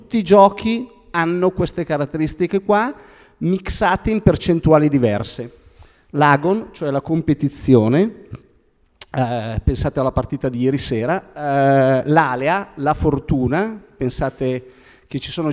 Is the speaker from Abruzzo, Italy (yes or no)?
no; Busto Arsizio, Lombardy, Italy; sono di Busto Arsizio, quindi gioco fuori casa oggi.